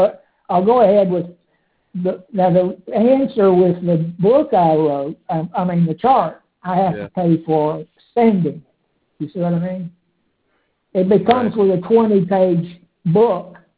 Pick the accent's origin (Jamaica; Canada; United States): United States; Tennessee; And I grew up Baptist in Tennessee.